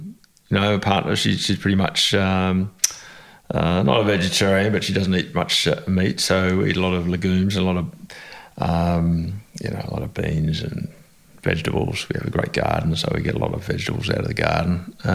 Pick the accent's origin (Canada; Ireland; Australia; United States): Australia; also born or lived in England; I was actually born in England. Not everybody knows that. They assume I was born in Australia. But when I was very young, I came back to Australia with my mother, who was originally Australian.